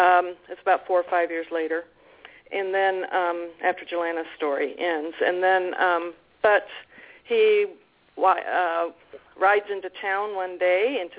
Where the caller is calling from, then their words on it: Missouri, United States; I'm calling from Southwest Missouri.